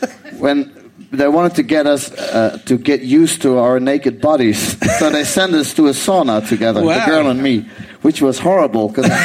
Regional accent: Amsterdam, North Holland, Netherlands; I'm from Amsterdam, so...

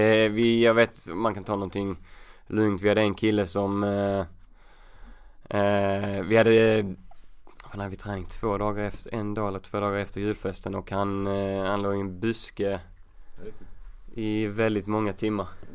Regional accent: Helsingborg, Skåne, Sweden; Sen jag växte upp med ute i Helsingborg, jag gick ju på matcherna

